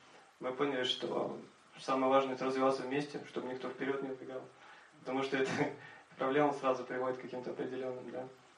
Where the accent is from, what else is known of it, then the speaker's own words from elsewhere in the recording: Tallinn, Harju County, Estonia; девушка зовут Евгения, мы из Таллина.